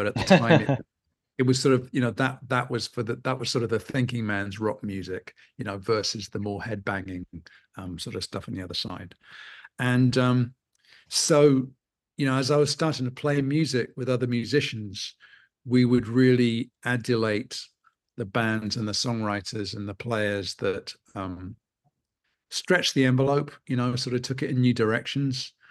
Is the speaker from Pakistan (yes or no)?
no; England, United Kingdom; When I was growing up in England, you know, when I was a teenager in the mid-1970s